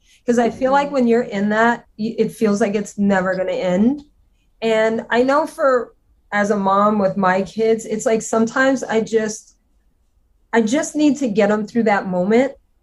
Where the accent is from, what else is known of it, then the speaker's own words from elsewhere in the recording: Louisiana, United States; I'm not, but I'm probably equal as I'm Cajun and I'm from Louisiana.